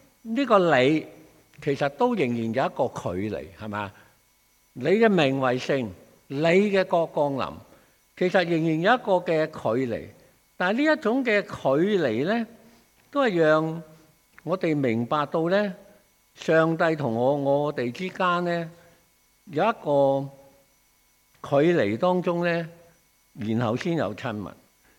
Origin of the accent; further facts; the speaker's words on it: China; 这个名同我哋中国人一样